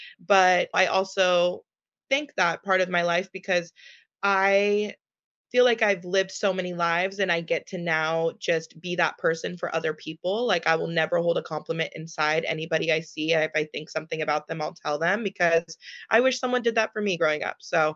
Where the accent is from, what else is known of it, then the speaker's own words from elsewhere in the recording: Los Angeles, California, United States; So I grew up in Los Angeles.